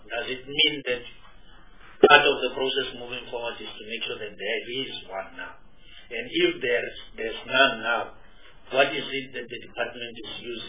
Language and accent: English; North West, South Africa; Look, I'm from the Northwest. We don't have the sea, but we have the Big Five.